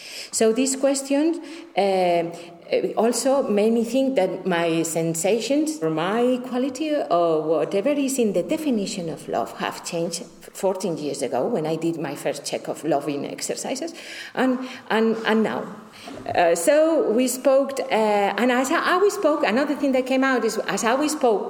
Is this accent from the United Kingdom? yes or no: no; Spain; English is a second language; I'm Spanish, Catholic, and I'm a woman. I was born in 1970 in Franco times. I lived through transition in my early youth